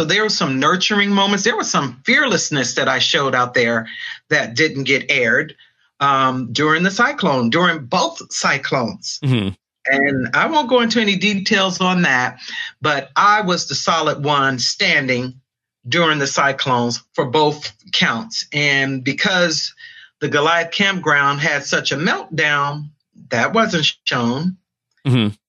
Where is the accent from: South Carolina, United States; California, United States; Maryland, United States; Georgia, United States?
California, United States; Los Angeles; I'm coming up from South Central L.A., trust me, I see you coming before you get here.